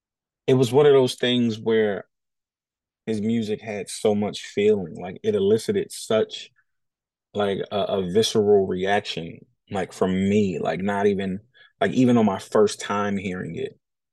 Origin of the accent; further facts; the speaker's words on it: Detroit, Michigan, United States; Well, you know, I would say Detroit is like any other urban environment.